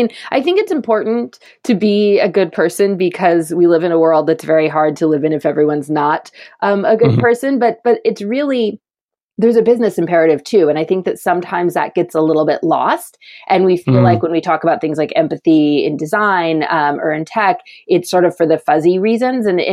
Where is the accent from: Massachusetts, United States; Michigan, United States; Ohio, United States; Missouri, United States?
Michigan, United States; I'm from Michigan. And so the big three automakers are way heavy on all of our minds there.